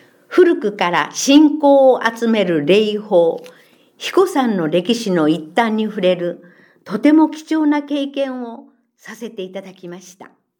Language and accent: Japanese; Fukuoka, Japan; 出身は福岡市です。日本三大八幡宮として有名な箱崎宮の近くで生まれ育ちました。昭和55年生まれ